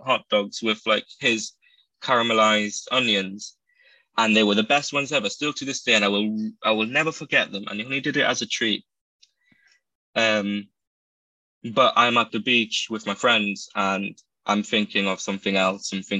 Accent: Gibraltar; what I experienced as a kid growing up in Gibraltar during summer.

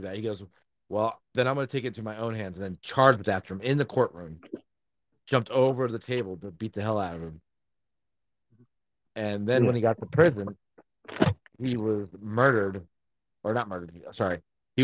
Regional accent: Arizona, United States; I came from Arizona.

